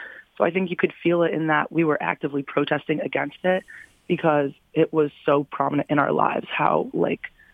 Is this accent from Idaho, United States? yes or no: no; Troy, Michigan, United States; Yeah, well, for me personally, I'm from Troy, Michigan